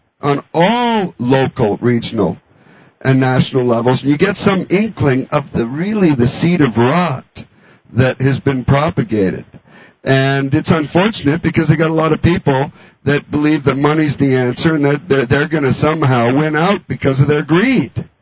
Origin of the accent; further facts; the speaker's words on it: Vancouver, British Columbia, Canada; born there; In fact, I was born in Canada, Vancouver.